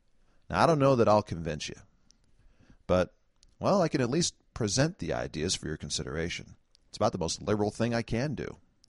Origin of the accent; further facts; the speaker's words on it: San Francisco, California, United States; based largely in San Francisco. Hey, my hometown.